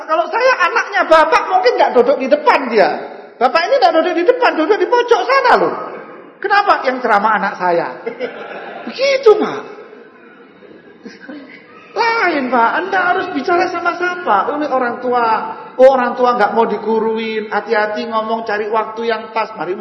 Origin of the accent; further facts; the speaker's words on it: East Java, Indonesia; pakai orang kita Jawa Timuran ya